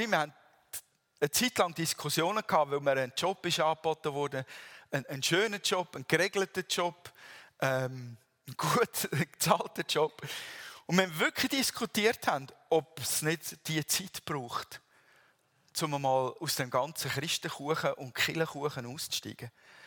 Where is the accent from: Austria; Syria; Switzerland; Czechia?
Switzerland; Und dann gehen wir. Sowieso als Schweizer.